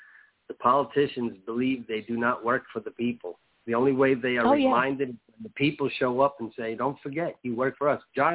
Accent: New York, United States; accent: New York; Folks that listen, you probably hear my accent, right? You hear I come from New York. Hey, bada bing, I came from New York.

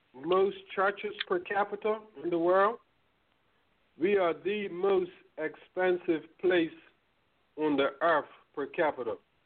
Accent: Bermuda; I was born and raised and lived in Bermuda all my life.

